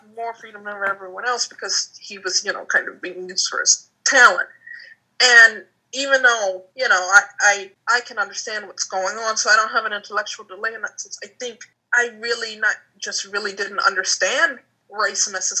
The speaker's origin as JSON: {"language": "English", "town": "New Orleans", "region": "Louisiana", "country": "United States", "said": "So people always said I didn't sound like I'm from New Orleans, or I didn't sound black. And there's like 9 different dialects in New Orleans, so it's a very rich city linguistically anyhow."}